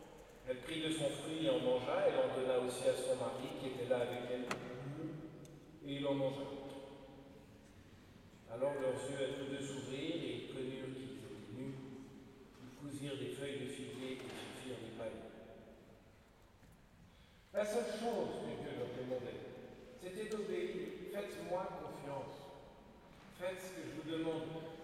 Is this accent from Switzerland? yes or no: no; France; moi, je veux dire, je suis français